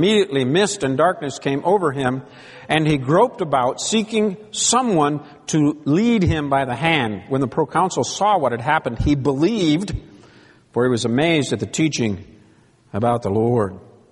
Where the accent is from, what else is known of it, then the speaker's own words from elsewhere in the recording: Marion, South Dakota, United States; in Marion, South Dakota, we had a sanctuary that was typical still there.